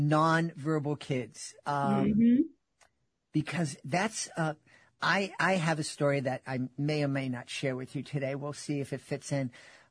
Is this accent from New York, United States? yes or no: no; Boston, Massachusetts, United States; accent: Boston; back then, my Boston accent was much more prevalent.